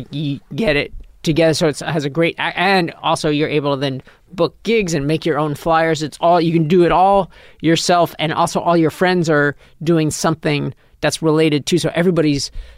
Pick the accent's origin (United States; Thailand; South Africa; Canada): United States; New York; which is another thing about growing up in New York.